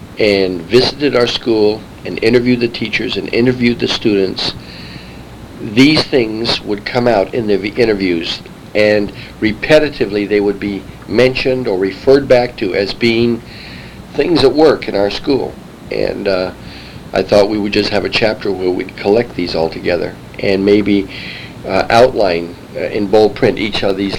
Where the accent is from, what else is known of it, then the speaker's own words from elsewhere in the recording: China; My parents were missionaries with the China Inland Mission. And they were married in China. And I was raised on the mission field.